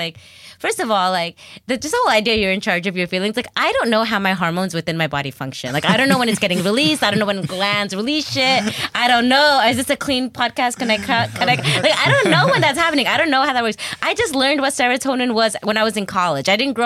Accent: United States; Because, like, yeah, I'm American. I didn't haul water in the developing world like my mom.

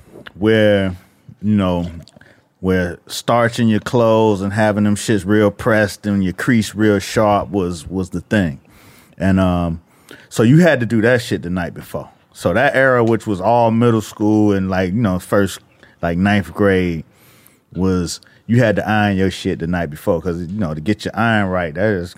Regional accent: the South, United States; I'm from the South, so you know what I'm saying?

